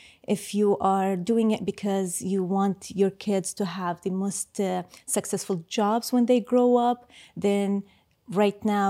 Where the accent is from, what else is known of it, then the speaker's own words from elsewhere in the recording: Palestine; also born or lived in Kuwait; I was born in Kuwait. I'm Palestinian, born in Kuwait, and I learned Arabic the traditional way